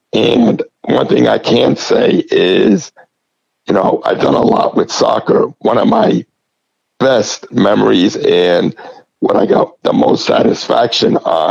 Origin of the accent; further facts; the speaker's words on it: New England, United States; when I was growing up in the New England area